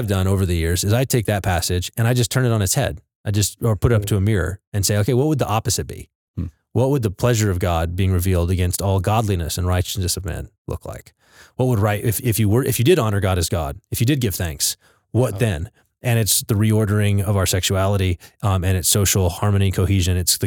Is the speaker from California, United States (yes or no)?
no; Midland, Texas, United States; Yeah, I grew up in West Texas in a little town called Midland.